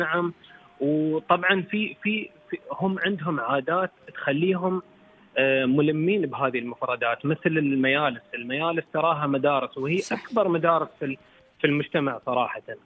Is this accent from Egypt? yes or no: no; Fujairah, United Arab Emirates; أنا من إمارة الفجيرة.